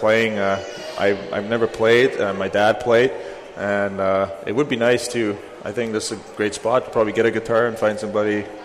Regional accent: Munich, Bavaria, Germany; English is a second language; No, I'm from Munich, so I have my Lederhosen.

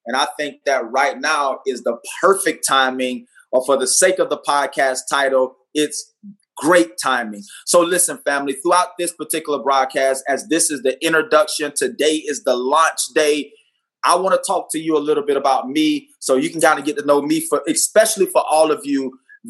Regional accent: Hazelhurst, Georgia, United States; also born or lived in Hollywood, Florida; now in Santa Maria, United States; Fun fact, I was born in Hollywood, Florida. I call Hazelhurst, Georgia, my hometown. That's in Southeast Georgia. But now I currently live in Santa Maria, California

